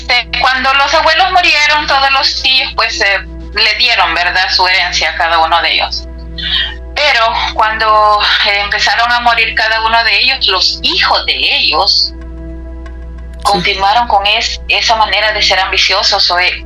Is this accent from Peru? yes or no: no; El Salvador; now in United States; Yo soy de Salvador, pero vivo aquí en California.